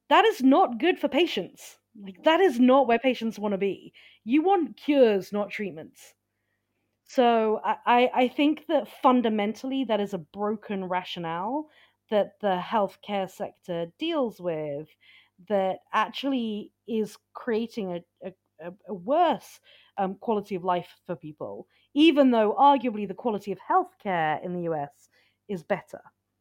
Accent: United Kingdom; as a Brit

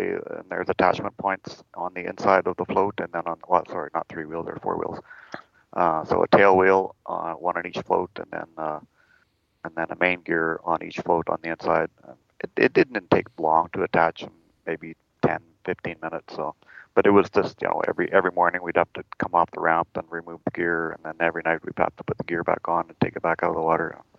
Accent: Gladstone, Manitoba, Canada; I grew up in Manitoba, in Gladstone. The schooling there was good.

